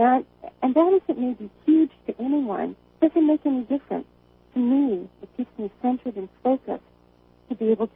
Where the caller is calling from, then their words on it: Seattle, Washington, United States; I said, you know, I said, I'm calling from Seattle.